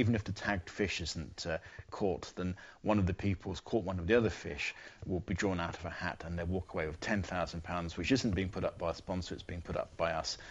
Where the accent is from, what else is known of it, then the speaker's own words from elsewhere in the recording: Scunthorpe, Yorkshire and the Humber, United Kingdom; born there; I was born in Scunthorpe, which is not that far away, really.